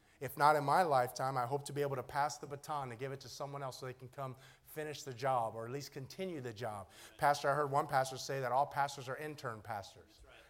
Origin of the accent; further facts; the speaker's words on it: Compton, California, United States; And I grew up in Compton, and I said, no, I joined the military to get out of here, and now I'm back.